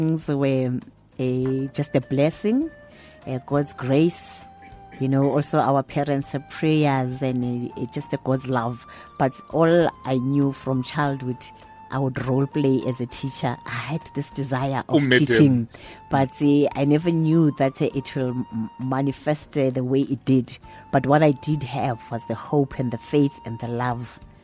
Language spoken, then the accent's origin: English; Kagiso, Gauteng, South Africa; Originally, I come from Kagiso. I was born in South Africa.